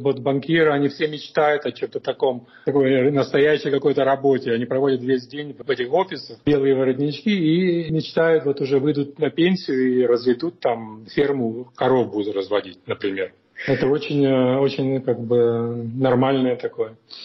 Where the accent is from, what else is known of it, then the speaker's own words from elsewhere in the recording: Moldova; now in United States; если я говорю, что я из Молдавии, раньше люди думали, что это какие-то там острова мальдивские